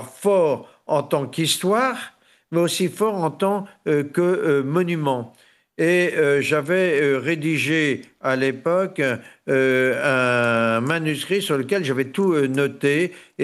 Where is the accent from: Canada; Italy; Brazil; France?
France; La Chapelle-Basse-Mer, Pays de la Loire; au sein de mon village natal, La Chapelle-Basse-Mer